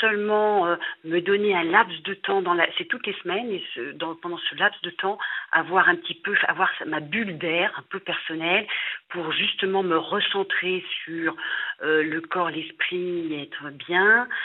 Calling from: Paris, Île-de-France, France; J'ai 53 ans et je suis de Paris.

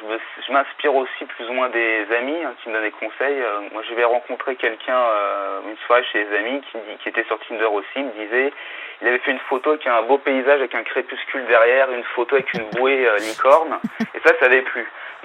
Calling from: Île-de-France, France; 25 ans, je viens de l'Essonne.

